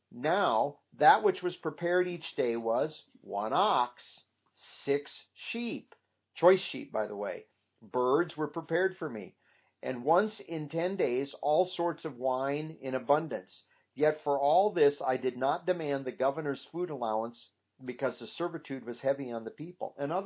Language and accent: English; Iowa, United States; When Peggy and I were growing up in Iowa, back in the early 80s or late 70s